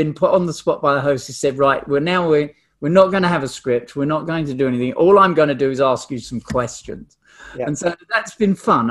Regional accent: England, United Kingdom; moved away as an adult; now in New Zealand; I'm English, but I've been here in New Zealand, a resident for over 30 years

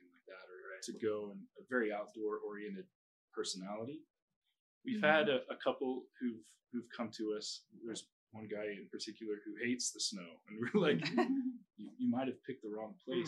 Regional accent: New Mexico, United States; I grew up in New Mexico and I grew up on a farm and I grew up in the heat and I hated the heat.

